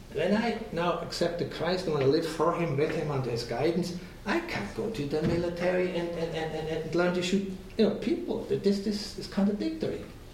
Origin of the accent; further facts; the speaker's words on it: Switzerland; English is a second language; I come from Switzerland, and in Switzerland at that time when I grew up, they still had the military service.